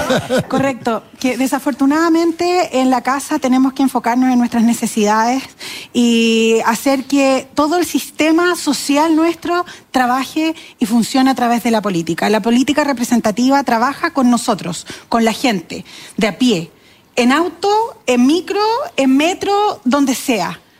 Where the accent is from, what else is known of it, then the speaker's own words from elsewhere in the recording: Chile; porque para eso somos extremadamente chilenos